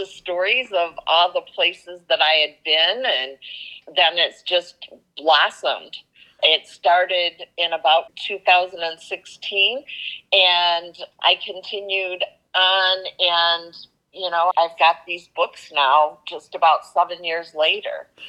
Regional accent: Holt, Michigan, United States; Yes, I have lived in Lansing my entire life. I grew up in Holt, went to Holt High School

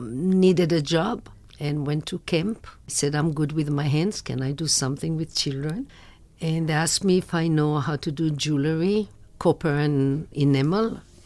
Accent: Israel; Growing up in Israel

